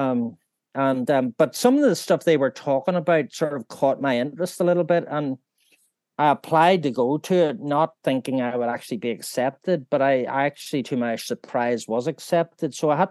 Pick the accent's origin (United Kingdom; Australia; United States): United Kingdom; Belfast, Northern Ireland; I'm from Belfast in Northern Ireland, and I was born an increasing number of years ago. It's getting scary. But yeah, I grew up in a family of five, right when the troubles were kicking off